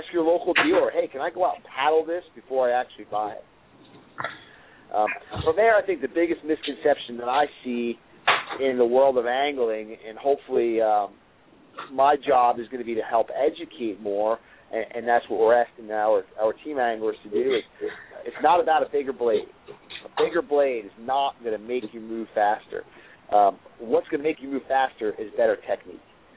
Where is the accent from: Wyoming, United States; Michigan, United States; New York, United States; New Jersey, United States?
New York, United States; I grew up on Long Island myself